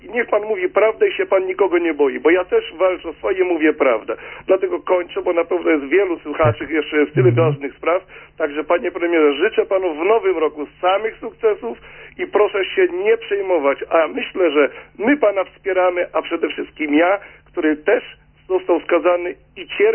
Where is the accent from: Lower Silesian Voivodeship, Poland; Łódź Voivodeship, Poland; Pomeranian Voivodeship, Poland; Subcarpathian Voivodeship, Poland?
Lower Silesian Voivodeship, Poland; Wrocław; ja jestem z Wrocławia